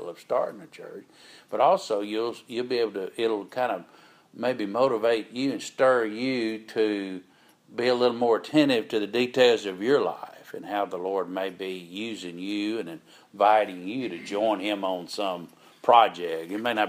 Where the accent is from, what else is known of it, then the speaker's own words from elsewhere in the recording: Pine Bluff, Arkansas, United States; a man and his family moved to where I grew up in Pine Bluff, Arkansas, over 50 years ago.